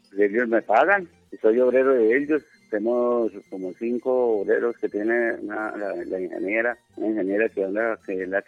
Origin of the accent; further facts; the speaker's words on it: California, Santander, Colombia; Yo soy nacido aquí en California, tengo 59 años. Me he criado aquí en la región, soy de aquí de la región de California.